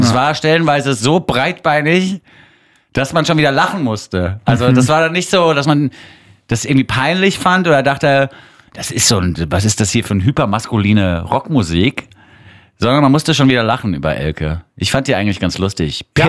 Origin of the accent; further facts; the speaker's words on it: Switzerland; als Schweizer habe ich dir schon öfter gestanden, dass ich da drauf stehe.